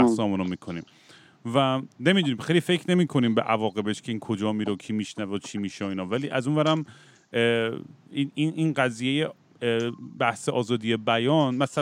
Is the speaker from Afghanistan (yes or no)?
no; United States; یه بازی بود که بچگیام تو آمریکا میکردیم به اسم کلو